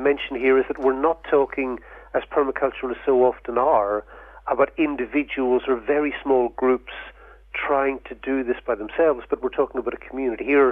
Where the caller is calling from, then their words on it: Scotland, United Kingdom; I can talk about the European, specifically the British context. I'm speaking from Scotland.